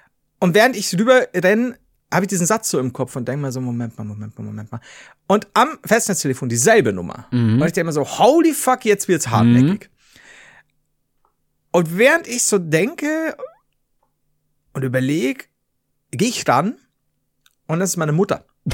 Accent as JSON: {"language": "German", "region": "Bavaria", "country": "Germany", "said": "Vielleicht sehe ich das als Bayer auch nicht so ganz."}